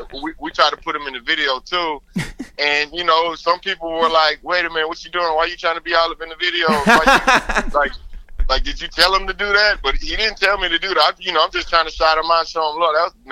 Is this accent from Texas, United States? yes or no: yes; Houston, Texas, United States; You know, to me, growing up in Houston, he was my